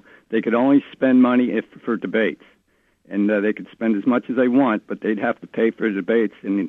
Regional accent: Pennsylvania, United States; moved away; First off, I'm a transplant from Pennsylvania outside Philadelphia.

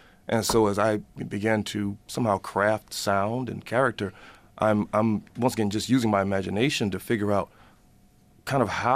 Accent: the South, United States; born and raised in the South, and I'm born and raised in the Black church.

